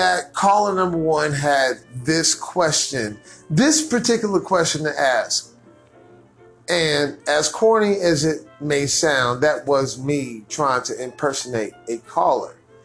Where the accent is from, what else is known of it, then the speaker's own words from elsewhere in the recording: Georgia, United States; since I'm from Georgia, I love Dwight Howard